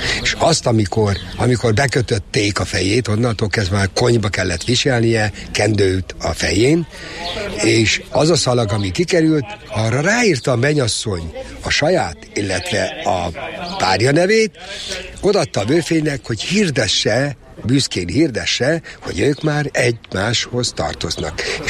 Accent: Ajak, Szabolcs-Szatmár-Bereg, Hungary; born there; now in Kisvárda, Hungary; Kisvárdában lakom, és ahogy már említettem, Ajakon születtem

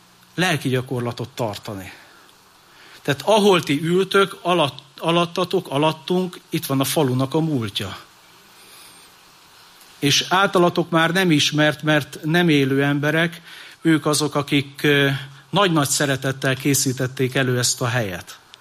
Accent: Northern Hungary, Hungary; Szülővárosomnak, ez egy észak-magyarországi iparváros

